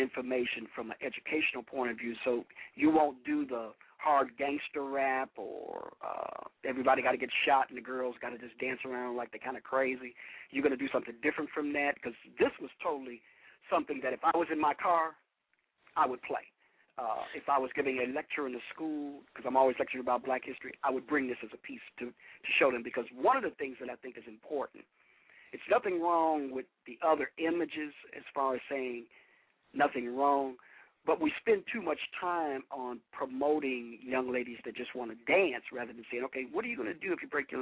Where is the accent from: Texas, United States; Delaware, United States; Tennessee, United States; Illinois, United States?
Illinois, United States; Chicago; Now, I'm from Chicago